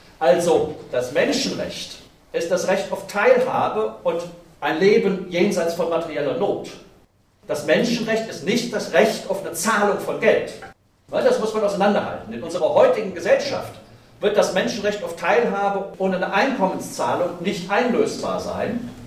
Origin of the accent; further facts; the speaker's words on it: Bonn, North Rhine-Westphalia, Germany; Also ich komme aus Bonn, in der Nähe von Köln, deshalb sage ich das normalerweise, betone ich das nicht